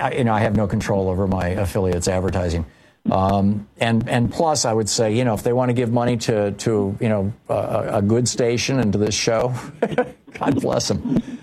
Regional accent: Michigan, United States; I'm telling you, I grew up in Michigan. Everybody in Michigan knows what a tariff is.

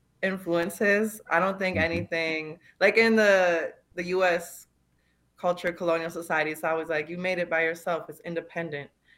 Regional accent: St. Michael, Minnesota, United States; now in Minneapolis, United States; So I'm from St. Michael, Minnesota. And then I grew up there. That's where most of my mom's side is from. And I moved to Minneapolis after high school.

